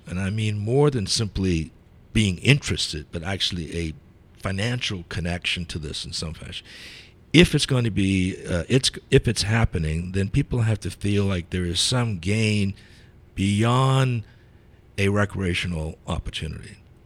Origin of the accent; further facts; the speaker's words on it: South Carolina, United States; I grew up on Ashley Avenue near Hugie, between Hugie and Moutrie.